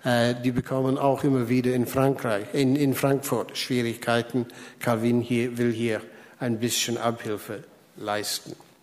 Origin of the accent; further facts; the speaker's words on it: Scotland, United Kingdom; finde ich als Schotte amüsant